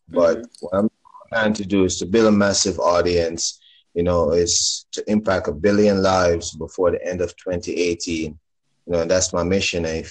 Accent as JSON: {"language": "English", "country": "Jamaica", "accent": "Jamaican", "said": "I'm from Jamaica, by the way, right? You could hear the accent."}